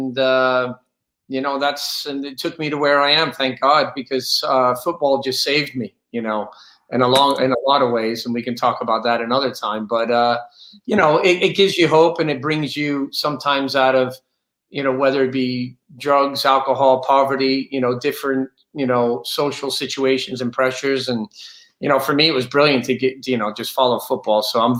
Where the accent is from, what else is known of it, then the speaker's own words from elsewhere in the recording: Kearney, New Jersey, United States; They actually met at a social club, Scots American Club, in my hometown in Kearney, New Jersey